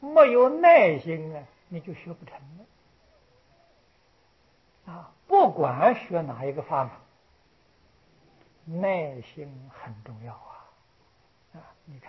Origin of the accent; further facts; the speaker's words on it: China; 悲心是怜悯心，我们中国人一般讲的同情心